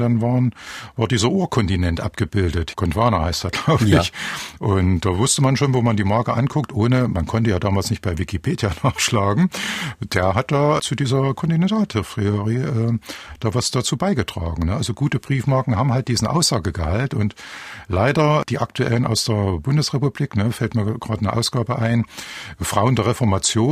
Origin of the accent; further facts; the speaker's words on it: Marienberg, Saxony, Germany; Ich bin ja im Erzgebirge aufgewachsen, in Marienberg. Es war immerhin eine Kreisstadt.